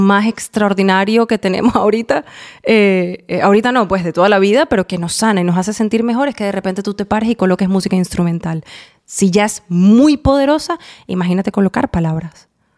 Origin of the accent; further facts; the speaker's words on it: Caracas, Capital District, Venezuela; Yo quiero sonar en especial caraqueña, yo soy de Caracas.